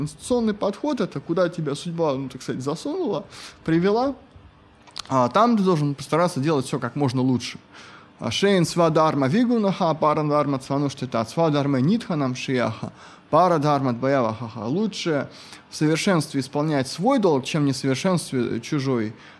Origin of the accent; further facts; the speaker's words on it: Russia; born there; Потому что я родился в России в семье преподавателя университета.